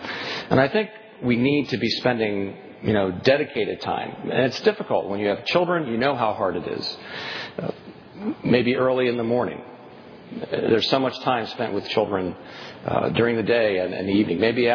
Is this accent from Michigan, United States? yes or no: no; Pennsylvania, United States; We're from Lancaster County, Pennsylvania. She has horse and buggy Mennonite relatives. I have horse and buggy Mennonite relatives.